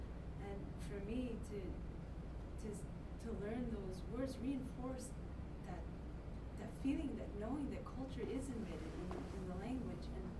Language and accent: English; Quebec, Canada; I'm Cree from Northern Quebec.